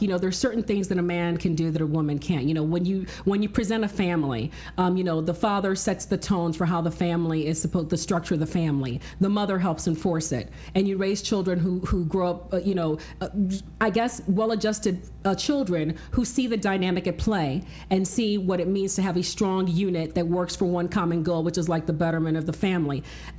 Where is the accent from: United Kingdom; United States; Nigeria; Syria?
Nigeria; Oh, totally. I am Nigerian.